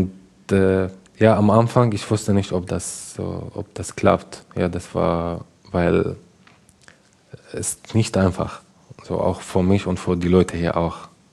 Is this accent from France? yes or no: no; Syria; German is a second language; ich komme aus Syrien